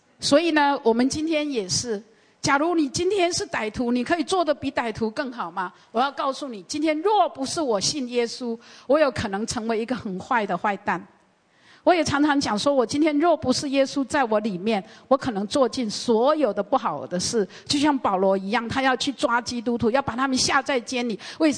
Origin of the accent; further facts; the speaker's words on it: Taiwan; 我们台湾人有一句谚语